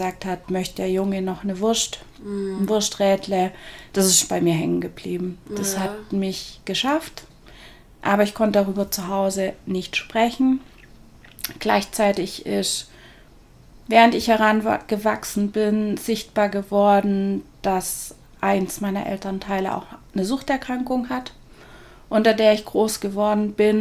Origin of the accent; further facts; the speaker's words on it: Markdorf, Baden-Württemberg, Germany; also born or lived in Friedrichshafen; Und ja, ich bin Bodenseekind, bin in Markdorf groß geworden. Das war, oder es ist eine badische Stadt. Bin aber in Friedrichshafen zur Schule, bin in Friedrichshafen geboren, das heißt, das ist wieder schwäbisch.